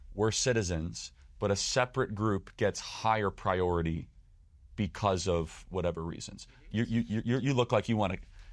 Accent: United States; But also, I'm an American and I represent a generation that can't afford anything

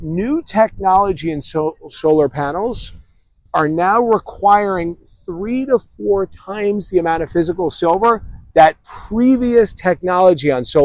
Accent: New York, United States; Because I'm from the East Coast, I'm from New York

